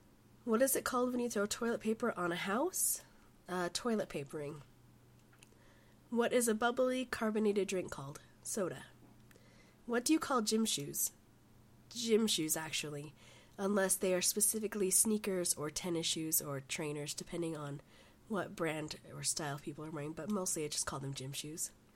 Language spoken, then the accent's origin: English; Utah, United States; I'm from Utah, in the United States.